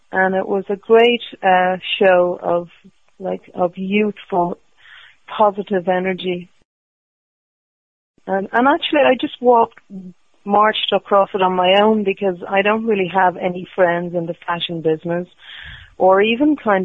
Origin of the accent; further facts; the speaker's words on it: Dublin, Leinster, Ireland; moved away as an adult; now in New York, United States; to actually land in New York from growing up in Dublin, like at age 18, and drive over the Brooklyn Bridge